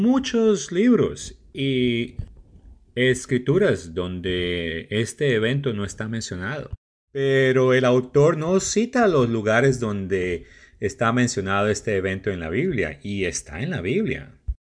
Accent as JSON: {"language": "Spanish", "country": "Panama", "said": "vengo a ustedes desde la República de Panamá."}